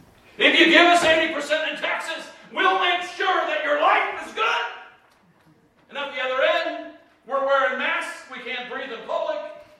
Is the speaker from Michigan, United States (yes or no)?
yes; Michigan, United States; Well, I'm from Michigan where they play a lot of hockey, and I never saw horses doing that.